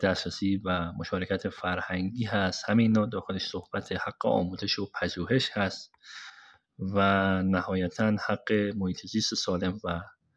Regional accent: Iran; ما همه ایرانی هستیم، ما همه از حقوق شهروندی برخوردار هستیم

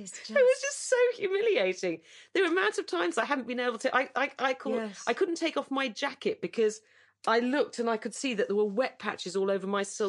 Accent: United Kingdom; And in this, very hardcore, especially as a Brit at this point.

